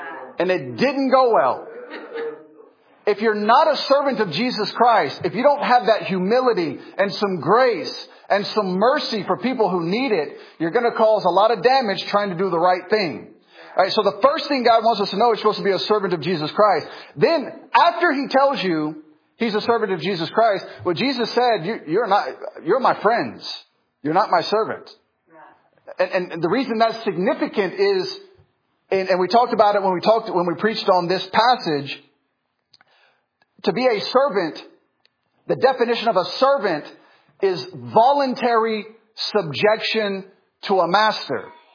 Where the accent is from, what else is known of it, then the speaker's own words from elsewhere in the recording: Memphis, Tennessee, United States; I'm ex-military. I grew up in Memphis. My mom was 16 years old and homeless when she had me.